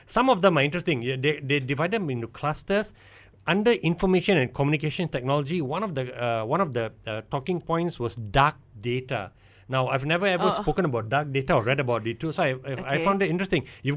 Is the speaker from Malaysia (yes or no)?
yes; Malaysia; that's really unacceptable to me as a Malaysian.